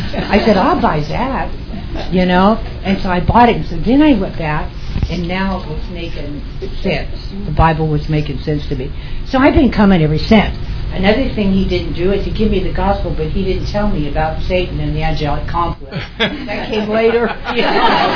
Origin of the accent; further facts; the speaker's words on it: Texas, United States; born there; And I was born in Texas, by the way, unlike my pastor, who was born in California. I am a native.